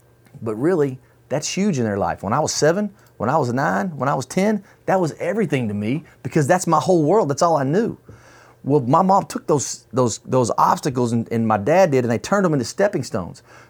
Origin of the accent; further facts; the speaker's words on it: Texas, United States; born there; I was born in West Texas, and that's where they were raised. There was like 97 people in the town